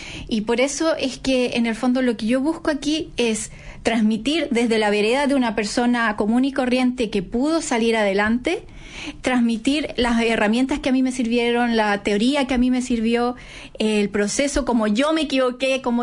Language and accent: Spanish; Chile; Yo soy una autora chilena independiente, autopublicada.